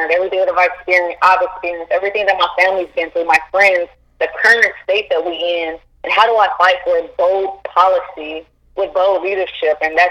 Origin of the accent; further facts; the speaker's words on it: Gary, Indiana, United States; I think that I've always been an activist growing up in the streets of Gary, Indiana, here in my home state, Indiana.